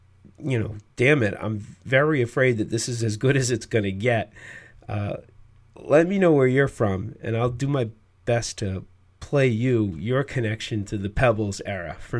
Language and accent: English; Manchester, New Hampshire, United States; One of my dreams was to find the great 60s garage rock act that must have come out of my hometown, which was Manchester, New Hampshire.